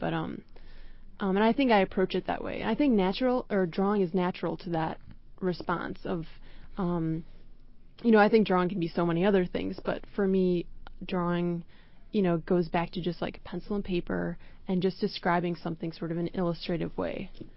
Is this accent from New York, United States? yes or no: no; Chicago, Illinois, United States; things that I never knew growing up in Chicago.